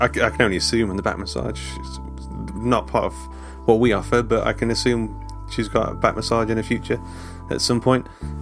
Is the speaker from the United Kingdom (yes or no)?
yes; England, United Kingdom; Now, Glenn K1, I don't know if you've noticed, but we're English.